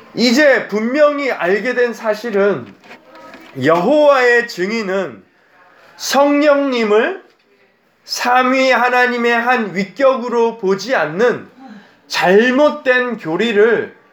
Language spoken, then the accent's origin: Korean; South Korea; 저는 어렸을 때 한국에서 자랐습니다.